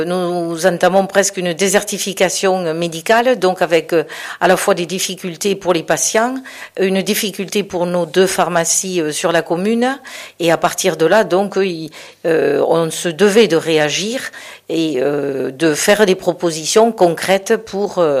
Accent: Fleury, France; Je suis d'origine de Fleury. Je connais tous les coins et les recoins de ma commune.

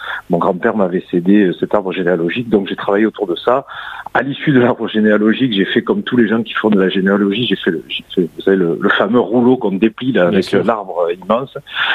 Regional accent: Béziers, Occitanie, France; now in Montpellier, France; Oui, natif de Béziers, en 1983, je vis à Montpellier, j'ai de la famille à Narbonne, je suis un bon Occitan ancré dans le territoire local.

